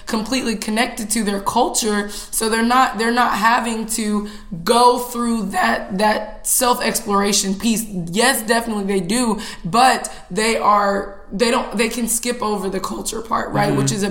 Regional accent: Nigeria; we can talk about the differences of being both Black and being Nigerian and knowing the different cultures and the differences.

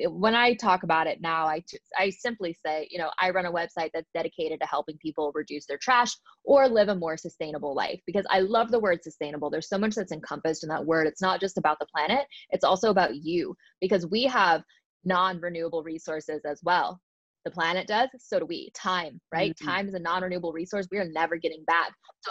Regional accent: Arkansas, United States; So I'm from Arkansas, which is not the most progressive state in America.

